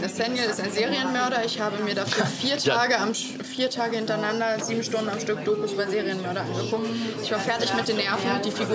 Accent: Teltow, Brandenburg, Germany; Ich komme aus Teltow. Das ist eine ruhige Stadt, die wird jetzt immer größer. Als wir da hingezogen sind, gab es noch ein Maislabyrinth. Da stehen jetzt Häuser.

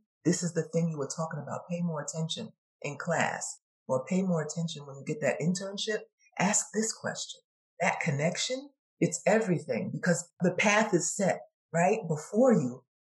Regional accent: Brooklyn, New York, United States; I am from Brooklyn, New York.

